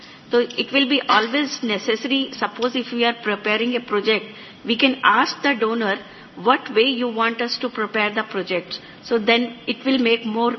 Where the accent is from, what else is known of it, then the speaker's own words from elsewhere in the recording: India; from India.